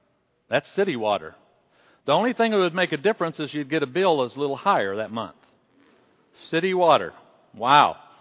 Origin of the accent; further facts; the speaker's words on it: West Virginia, United States; I'm just going to share what happened with me growing up with our family in West Virginia. We lived out in the country